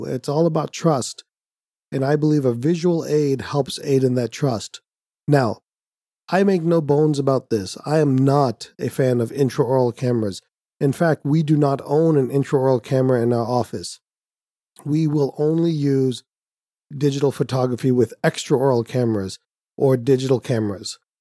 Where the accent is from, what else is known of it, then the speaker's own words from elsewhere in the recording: India; Being Indian, I like free.